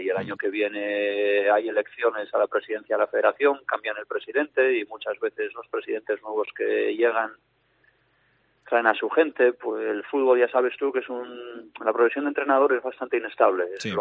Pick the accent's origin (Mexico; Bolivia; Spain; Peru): Spain; now in Solomon Islands; Pero yo soy español. Entonces, pero si vuelvo a España necesito trabajar.